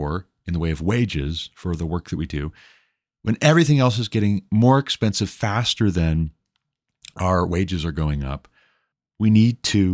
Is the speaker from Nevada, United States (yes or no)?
no; Montana, United States; the, I think, biggest paper in Montana, my home state.